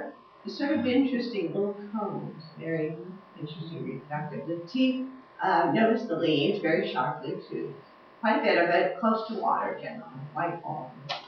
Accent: California, United States; we have relative of this back home. I'm from California.

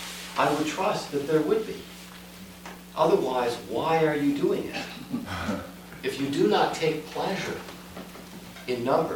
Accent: Midwest, United States; I come from the Midwest, and as much as I love Chicago, which I do love Chicago

